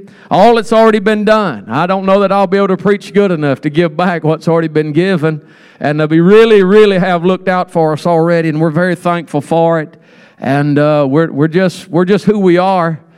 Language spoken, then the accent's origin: English; Georgia, United States; And we're from Georgia, and we're from way down in Georgia. We're almost out of Georgia.